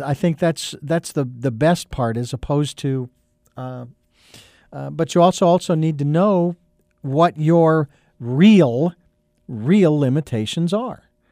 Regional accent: Phoenix, Arizona, United States; I thank God I can say that I'm from Phoenix and I'm from a World Series town.

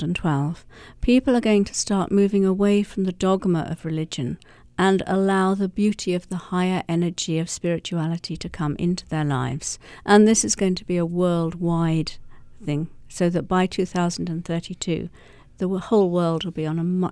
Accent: Pakistan; born there; Furthermore, I was born in Pakistan, and so it's obviously going to be very familiar from this lifetime as well.

